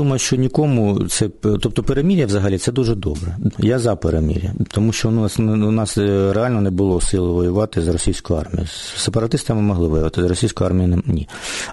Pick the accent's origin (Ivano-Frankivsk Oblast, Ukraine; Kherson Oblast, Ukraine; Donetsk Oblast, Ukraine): Donetsk Oblast, Ukraine; Yenakiieve; це Єнакієво, моє рідне місто